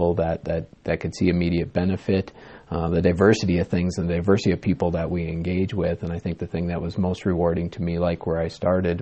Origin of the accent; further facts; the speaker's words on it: Minnesota, United States; also born or lived in Montana; I grew up in Minnesota and ended up transferring out to Missoula, Montana, the University of Montana